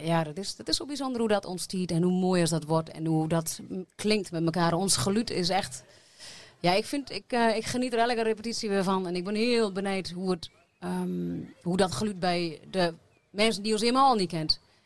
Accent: Drenthe, Netherlands; accent: Drents; Ik ben Drents. Ja, ik praat Drents, ik zing Drents.

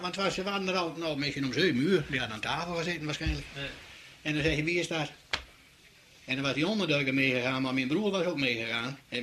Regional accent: Netherlands; ik heb geprobeerd te moeten doen wat je als Nederlander moest doen.

